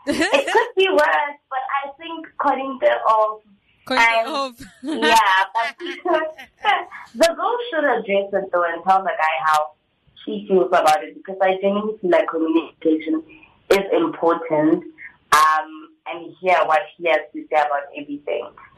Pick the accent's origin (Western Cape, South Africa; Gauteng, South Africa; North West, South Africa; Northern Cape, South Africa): North West, South Africa; Rustenburg; And I'm from Rustenburg, but I school in Pretoria, by the University of Pretoria. And I'm a second year student